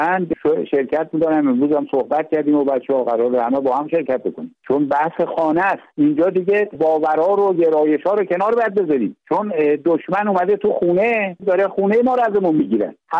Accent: Iran; اگر منو بکشن، پسرای دیگه‌م برمی‌دارن، برادرام هستن، ایلم هستن، ما بختیاری هستیم.

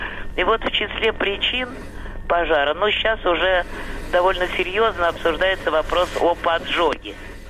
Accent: Moscow, Russia; я из Москвы.

